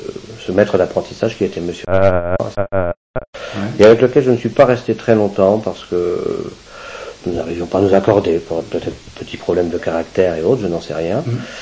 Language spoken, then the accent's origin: French; Bressay, France; Je suis né effectivement à Bressay le 8 mai 1962 précisément